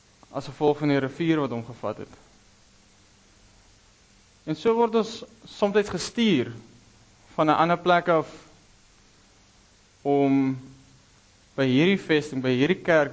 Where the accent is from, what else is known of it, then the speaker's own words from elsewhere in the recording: Kimberley, Northern Cape, South Africa; kom nie van Namibia af nie. Ek kom van Kimberley af, die grootste gat in die wêreld, wat in die hande gegrawe is natuurlik.